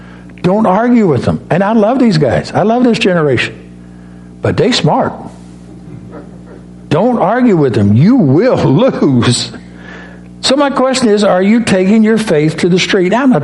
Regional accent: Missouri, United States; also born or lived in Arkansas; And I grew up in Missouri and Arkansas in the mountains in the Bible Belt.

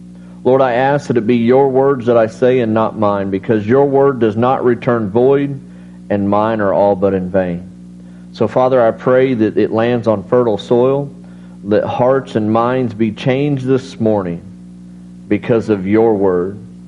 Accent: Petersburg, Indiana, United States; I'm from Petersburg, Indiana.

